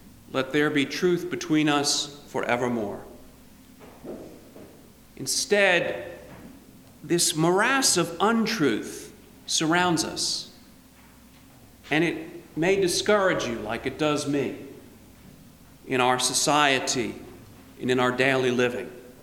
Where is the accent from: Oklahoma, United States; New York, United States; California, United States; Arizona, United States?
New York, United States; Long Island; When we grew up on Long Island, you went up north to the mountains.